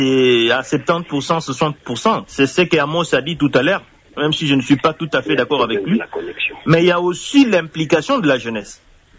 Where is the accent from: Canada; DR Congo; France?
DR Congo; Tshilenge, Kasaï-Oriental; À combien plus forte raison les jeunes qui sont chez moi à Tshilenge